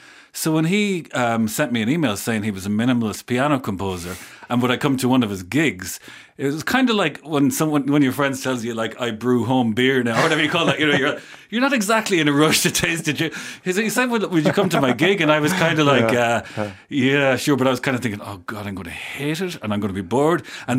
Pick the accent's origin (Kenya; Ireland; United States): Ireland; Ballyhaunis, Connacht; I met Conor. I'm from Ballyhonus. Conor is from Swinford. So that's maybe about, 20 miles, 15 miles, something like that.